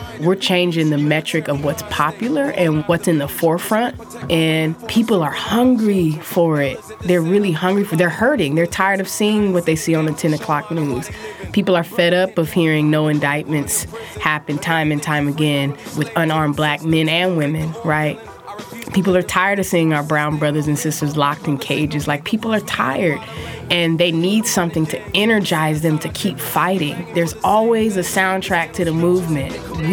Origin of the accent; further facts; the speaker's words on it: San Francisco, California, United States; I am from San Francisco, California, represent Filmo.